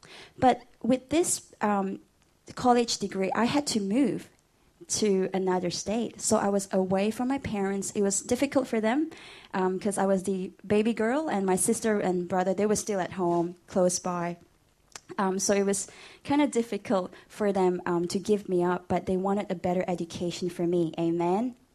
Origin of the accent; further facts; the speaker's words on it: Kota Kinabalu, Sabah, Malaysia; moved away as an adult; now in Australia; I'm from Kota Kinabalu, which is in the island of Borneo.